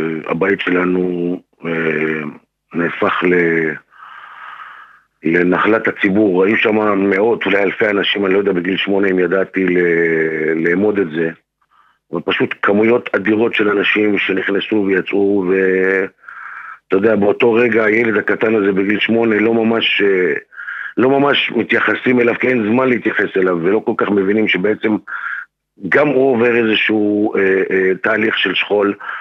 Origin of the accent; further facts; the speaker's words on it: Kiryat Shmona, Northern District, Israel; אני זוכר שכל דפיקה בדלת אצלנו בקריית שמונה, הייתה מלווה בזה שכולם, כל האחים בורחים לכיוון החלון